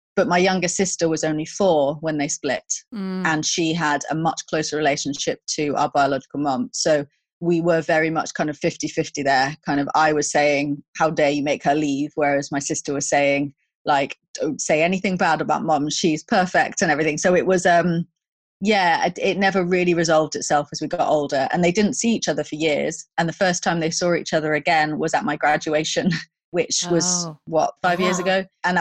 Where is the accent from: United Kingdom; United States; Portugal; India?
United Kingdom; London; born there; that's where I was born in London.